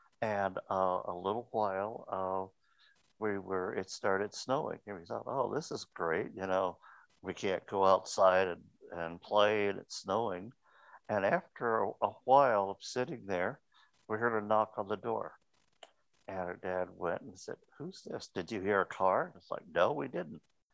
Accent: Kansas, United States; As Bill said, we grew up in Kansas.

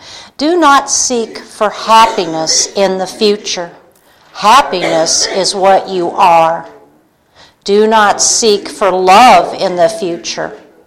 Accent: Asheville, North Carolina, United States; from Asheville. Beautiful drive here today.

